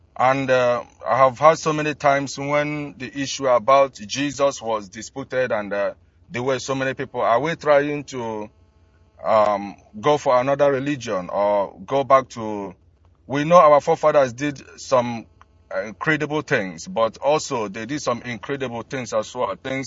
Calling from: London, United Kingdom; I'm calling from London.

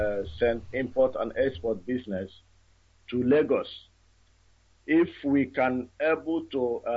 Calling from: Netherlands; calling from the Netherlands.

